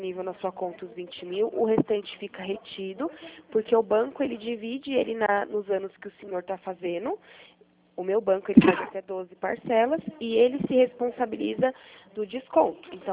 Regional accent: Bragança Paulista, São Paulo, Brazil; Eu sou de Bragança Paulista, São Paulo.

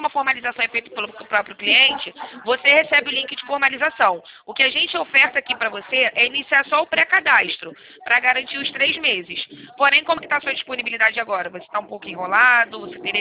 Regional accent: Rio de Janeiro, Brazil; eu sou nascida e criada em Quintino.

